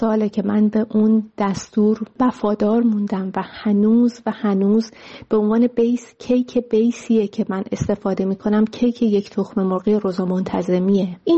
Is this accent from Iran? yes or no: yes; Abadan, Khuzestan, Iran; در زادگاه بچگیم زمانی که من بسیار کوچک بودم در شهر آبادان